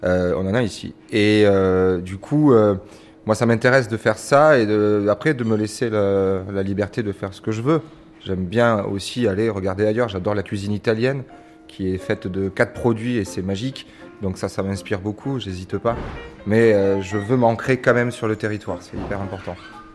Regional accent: Toulouse, Occitanie, France; je viens de Toulouse, comme Frédéric

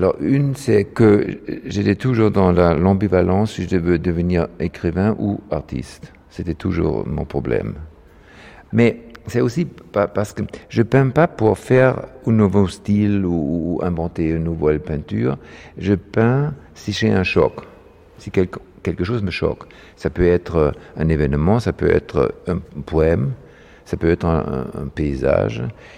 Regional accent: Barjac, Occitanie, France; On a découvert chez moi, à Barjac, tu sais, au sud de la France, on a découvert une autre grotte.

